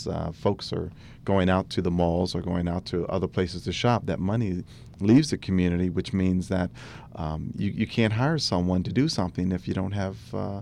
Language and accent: English; Atlantic City, New Jersey, United States; I'm from Atlantic City, New Jersey.